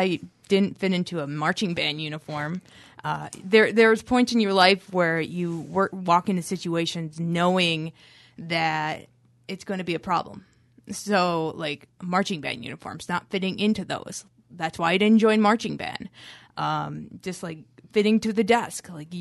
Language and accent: English; Wisconsin, United States; So I was raised on Wisconsin food, deep fried cheese curds, soda.